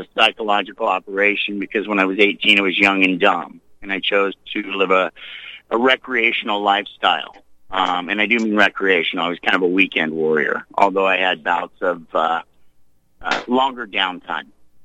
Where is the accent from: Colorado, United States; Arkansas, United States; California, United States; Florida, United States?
California, United States; San Diego; I'm from San Diego originally, and San Diego back in the day was known for primary control of certain narcotics.